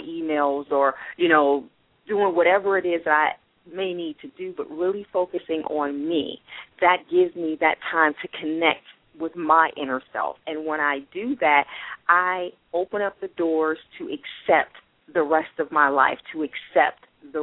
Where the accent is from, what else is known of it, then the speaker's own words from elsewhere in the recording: Ohio, United States; even though I'm originally from Ohio, and everybody laughs at me down here, and they're like, you should be used to the cold